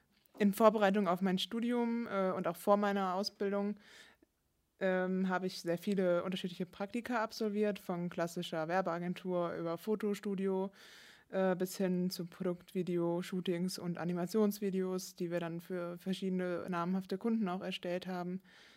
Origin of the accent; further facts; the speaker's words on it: North Rhine-Westphalia, Germany; now in Dortmund, Germany; Ursprünglich komme ich vom Niederrhein, in der Nähe von Holland, genau, aus einem kleinen Dorf. Und jetzt wohne ich seit 2 Jahren in Dortmund.